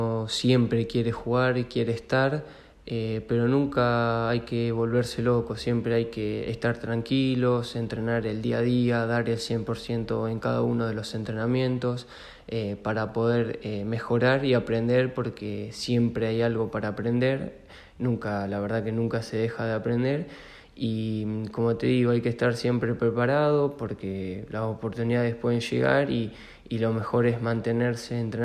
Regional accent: Alcorta, Santa Fe, Argentina; Mis inicios en el fútbol se dieron en los Andes de Alcorta, el club de mi pueblo.

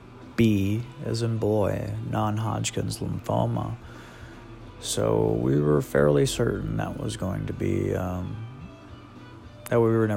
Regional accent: Fargo, North Dakota, United States; We're from Fargo, North Dakota.

